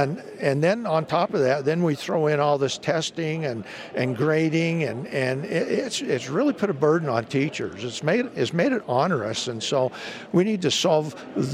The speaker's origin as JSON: {"language": "English", "town": "Hurricane", "region": "Utah", "country": "United States", "said": "I'm from Hurricane, Utah."}